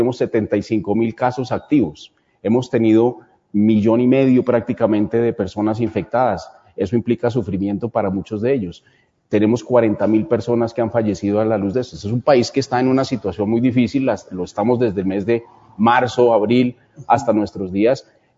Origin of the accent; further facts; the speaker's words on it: Colombia; a mí me da mucho orgullo como colombiano tener ese equipo de gente